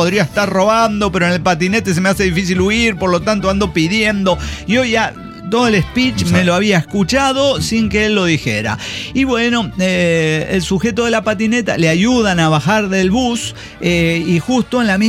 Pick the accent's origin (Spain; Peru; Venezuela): Venezuela; now in Quito, Ecuador; Resulta que yo soy de Venezuela.